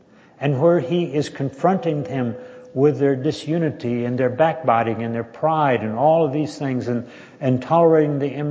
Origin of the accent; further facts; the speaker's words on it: Texas, United States; Jane and I were in a church back in my hometown in Texas.